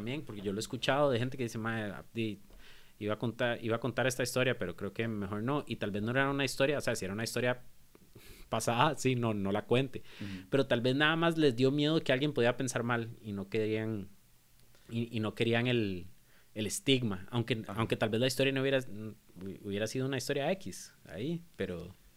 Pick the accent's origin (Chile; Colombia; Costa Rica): Costa Rica; Yo creo que a nivel de nosotros como seres humanos y como costarricenses tenemos que comenzar a escuchar más.